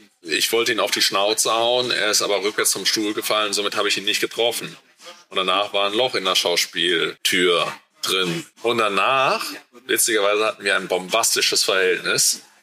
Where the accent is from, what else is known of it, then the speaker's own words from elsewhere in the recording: Düren, North Rhine-Westphalia, Germany; Also ich bin auf landwirtschaftlichen Betrieb in Düren groß geworden mit vier Brüdern.